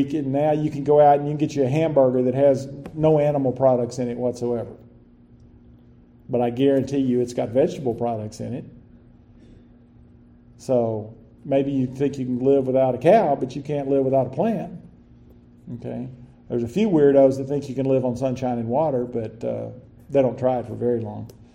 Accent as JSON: {"language": "English", "town": "Lubbock", "region": "Texas", "country": "United States", "tie": "born or raised there", "said": "growing up in Lubbock, yeah, I really noticed it because Lubbock is a good-sized city, but it's right in the middle of farms everywhere."}